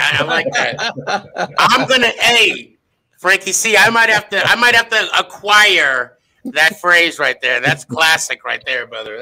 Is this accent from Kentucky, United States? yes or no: no; Arizona, United States; like I said, I'm from Arizona.